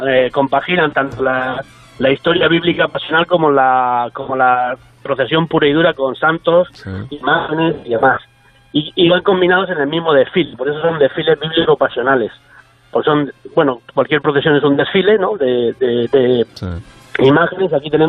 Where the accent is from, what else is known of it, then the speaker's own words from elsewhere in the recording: Lorca, Region of Murcia, Spain; Estoy en Murcia capital, pero técnicamente la llamada es de Lorca porque soy lorquino y el estar ahora mismo en Murcia es casi un accidente. De hecho, vengo de Lorca, o sea que sí, estoy en Murcia capital.